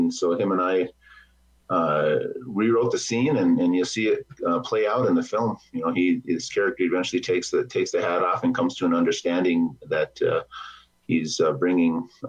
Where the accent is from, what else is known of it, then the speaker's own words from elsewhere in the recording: Pierre, South Dakota, United States; also born or lived in Lower Brule / Aberdeen; I grew up in Lower Brule and moved off the reservation after in the fifth and sixth grade. And I grew up in Pierre, and then I moved to Aberdeen, South Dakota.